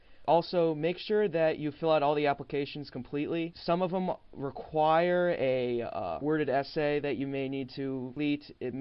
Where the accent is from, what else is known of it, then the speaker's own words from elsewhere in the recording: Cleveland, Ohio, United States; I'm originally from Cleveland, so I know the Ohio area quite well.